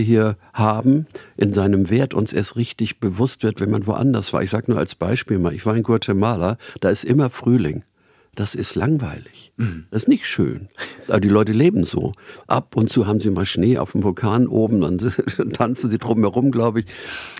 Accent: Hamburg, Germany; Ich bin in Winterhude aufgewachsen, in der Semperstraße.

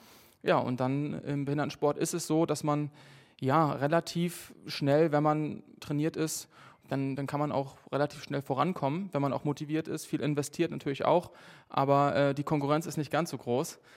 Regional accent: Northern Germany, Germany; dass wir dann einmal im Jahr als Norddeutsche quasi in Antholz Ski gelaufen sind

